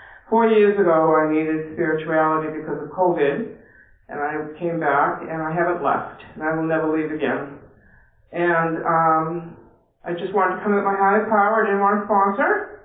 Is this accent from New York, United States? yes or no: no; Somerville, Massachusetts, United States; I'm from the Boston area, Somerville.